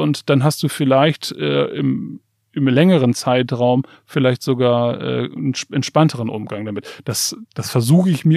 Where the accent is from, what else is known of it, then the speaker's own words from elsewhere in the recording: Aurich, Lower Saxony, Germany; in der Jugend, in meiner Heimat, dann in meinem Fall Aurich aus Friesland, schön beschaulich.